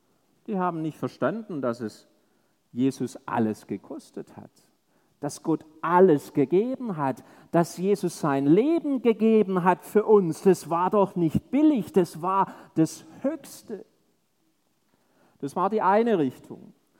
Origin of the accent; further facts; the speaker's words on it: Stuttgart, Baden-Württemberg, Germany; Also ich bin ja Schwabe, ne? Und bin in Stuttgart groß geworden